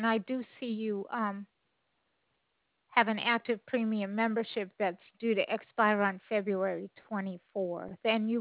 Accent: Scituate, Massachusetts, United States; I'm from Scituate originally

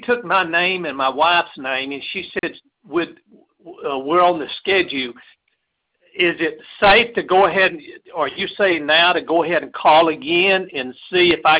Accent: United States; So I'm looking for that age group of 65 to 70, and I'm from Calhoun County, and just recently on Facebook it said Calhoun County will be getting the vaccine on February the 8th

